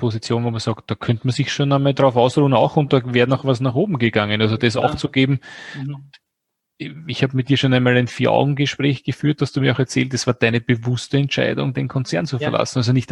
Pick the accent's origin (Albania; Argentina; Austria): Austria; born there; ich bin ein geborener Österreicher und Österreicher durch und durch